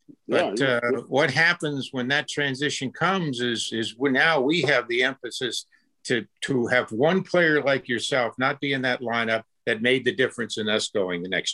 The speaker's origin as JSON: {"language": "English", "town": "Tampa", "region": "Florida", "country": "United States", "tie": "born or raised there", "said": "a lot of people know the story of me being growing up in Tampa, Florida, and being a bat boy for the Brooklyn Dodgers in 56."}